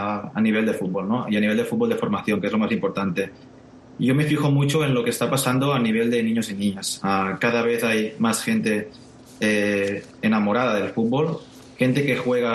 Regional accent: Spain; yo dije, bueno, en España no somos buenos, yo soy español

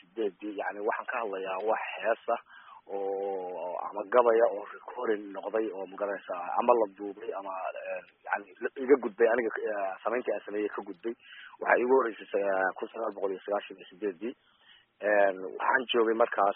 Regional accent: Qardho, Bari, Somalia; also born or lived in United States / United Arab Emirates / Saudi Arabia / Yemen; waxaan ku dhashay soomaaliya gaar ahaan gobolka bari magaalada qardho iyada ayaan ku barbaaray dugsi dhexe iyo dugsi hoose iyo sare baan ka dhigtay

